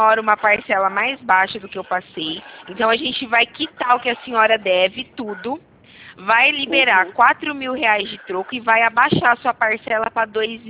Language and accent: Portuguese; Santa Bárbara d'Oeste, São Paulo, Brazil; Eu sou aqui de Santa Bárbara do Oeste, no interior de São Paulo, tá?